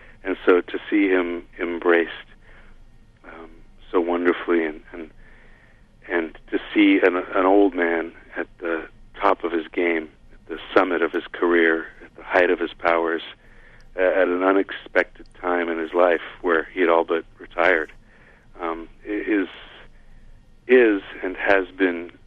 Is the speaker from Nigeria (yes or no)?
no; Canada; moved away; being a Canadian who doesn't live in Canada anymore